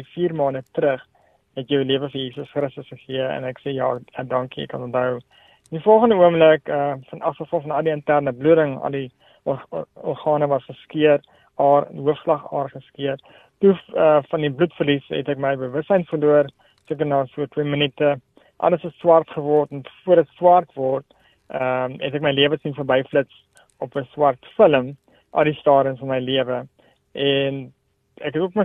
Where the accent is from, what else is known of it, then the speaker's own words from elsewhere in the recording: Western Cape, South Africa; Ek het groot geword in Portable in die Boland.